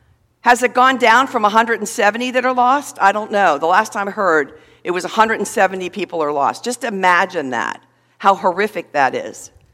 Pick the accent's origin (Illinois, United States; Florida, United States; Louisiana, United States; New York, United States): Florida, United States; Miami Shores; And I said, hey, be careful. That's where I'm from. I'm from Miami Shores.